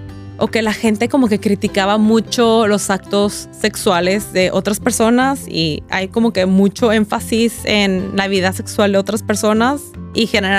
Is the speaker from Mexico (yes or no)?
yes; Monterrey, Nuevo León, Mexico; yo crecí aquí en Monterrey